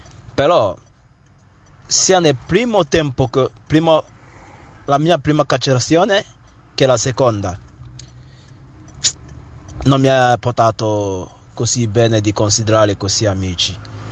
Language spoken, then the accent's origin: Italian; Biafra, Nigeria; vengo da Biafra.